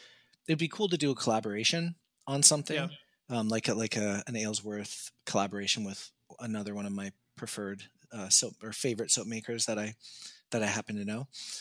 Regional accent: Canada; They would mostly just say, "Where are you from?" Because they know I'm not from there. And then I would just tell them Canada.

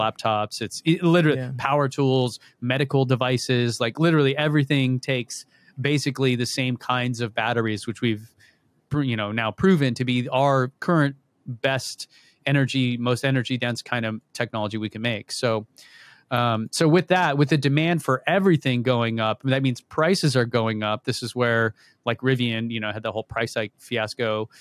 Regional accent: Texas, United States; Hey, I was from Southern Texas.

